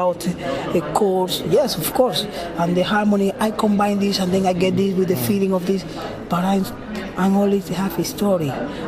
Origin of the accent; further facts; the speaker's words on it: Cuba; I don't need to do a tumbao whole time to show you that I'm Cuban.